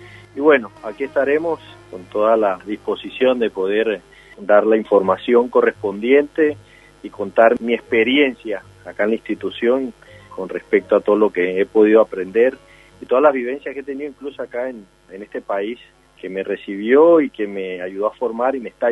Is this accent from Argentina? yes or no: no; Colombia; Si uno se basa mucho en mi país como tal, pues tenemos el flagelo del narcotráfico